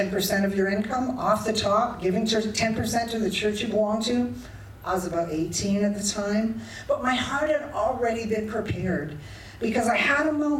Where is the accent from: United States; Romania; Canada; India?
Canada; Kitchener, Ontario; I was about 17, and I grew up in Kitchener, so an hour from here.